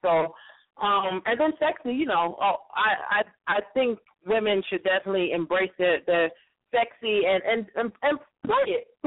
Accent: Brooklyn, New York, United States; now in Charlotte, United States; I'm from Brooklyn, New York. Shout out to Fort Greene. And I am right now currently in Charlotte, North Carolina.

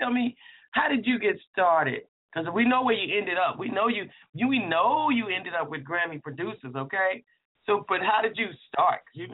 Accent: Texas, United States; Now, those of us, as you know, I'm from Texas, everybody, and usually I find some kind of link for Texas into an artist, I always

